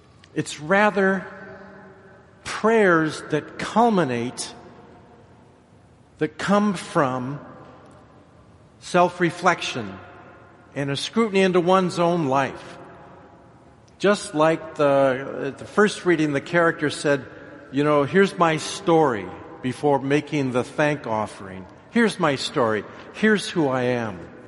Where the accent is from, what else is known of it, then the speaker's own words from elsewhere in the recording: Ireland; Now, being Irish, I'll talk about the first one.